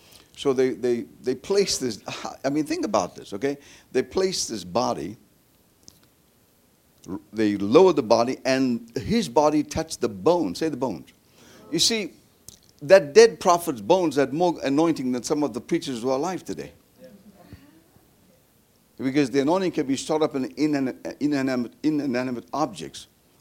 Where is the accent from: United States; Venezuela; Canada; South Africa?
South Africa; I said, look, I'm from South Africa.